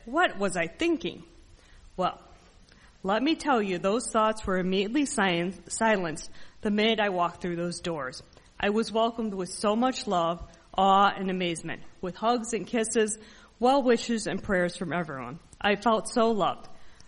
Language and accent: English; Chicago, Illinois, United States; I'm from Chicago, I'm a nurse, I've worked with people of all different ethnicities